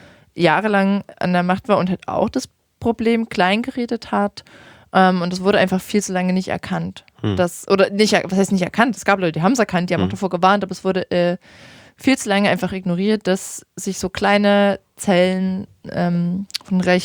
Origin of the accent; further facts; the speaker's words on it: Saxony, Germany; ich komme aus dem Vogtland